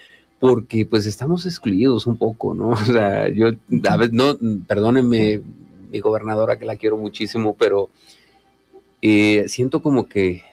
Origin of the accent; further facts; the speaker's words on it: Ticumán, Morelos, Mexico; en beneficio, lógicamente, de mi pueblo, de Ticumán